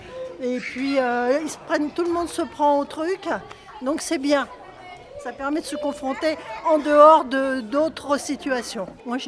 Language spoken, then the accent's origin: French; Gonesse, Île-de-France, France; Moi, je viens de Gonesse.